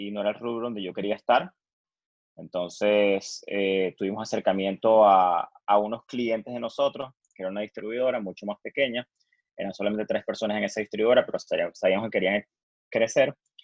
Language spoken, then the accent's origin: Spanish; Venezuela; moved away as an adult; now in Miami, United States; Bueno, soy venezolano. Cuando tenía 19 años me mudé a Miami.